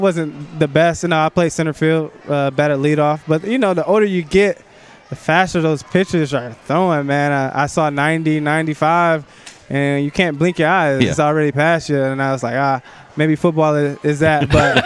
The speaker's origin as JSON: {"language": "English", "town": "Detroit", "region": "Michigan", "country": "United States", "said": "I was being from Detroit, I was a Lions fan, you know"}